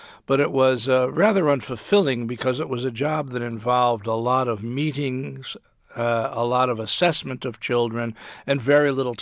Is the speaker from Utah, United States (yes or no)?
no; Waterbury, Connecticut, United States; in a large general hospital in my hometown, Waterbury, Connecticut.